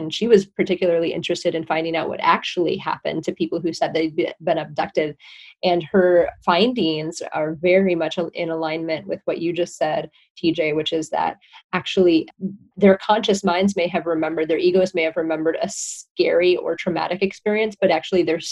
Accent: Fish Creek, Wisconsin, United States; also born or lived in Judville / Egg Harbor; I always say I'm from Door County because I did grow up in Judville and Fish Creek and Egg Harbor as well.

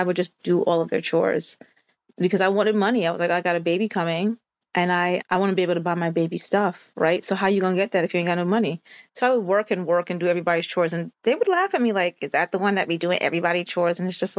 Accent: Jamaica; I'm Jamaican

